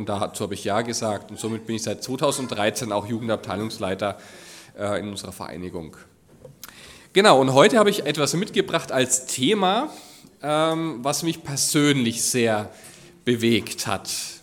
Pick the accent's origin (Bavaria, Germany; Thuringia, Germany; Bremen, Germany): Bavaria, Germany; Forchheim; Ich bin, wie gesagt, geboren und groß geworden in Forchheim